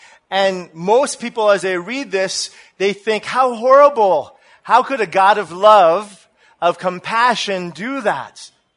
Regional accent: United States; I'm sorry, I'm American. Sorry.

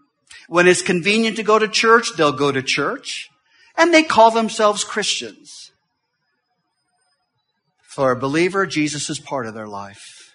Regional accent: California, United States; We grew up in Southern California. I accepted the Lord at the age of 16.

